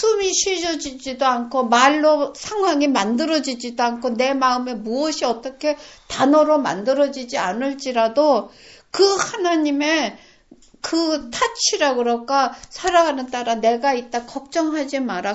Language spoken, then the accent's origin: Korean; South Korea; now in Japan; 저는 교포도 아니잖아요. 그러니까 한국 사람으로 외국인이잖아요.